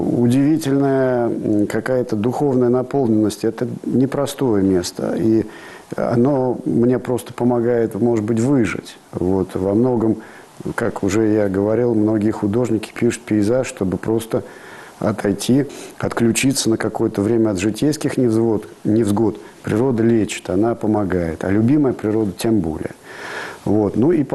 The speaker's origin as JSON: {"language": "Russian", "region": "Moscow", "country": "Russia", "tie": "born or raised there", "said": "хотя я городской мальчик, коренной москвич."}